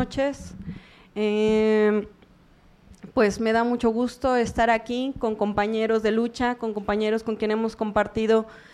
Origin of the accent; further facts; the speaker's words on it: Veracruz, Mexico; soy también veracruzana